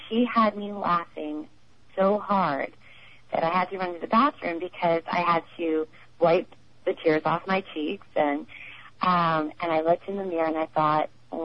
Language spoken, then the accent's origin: English; Boston, Massachusetts, United States; I'm a big football fan, and I now live 3,000 miles from my hometown in Boston.